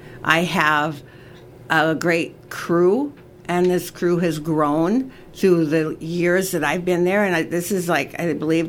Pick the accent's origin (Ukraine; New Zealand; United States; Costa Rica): United States; Indianapolis, Indiana; I'm from Indianapolis.